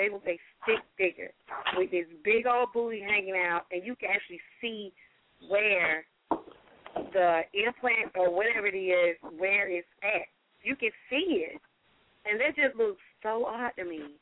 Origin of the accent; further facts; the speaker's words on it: Georgia, United States; And I'm from Georgia, from the country.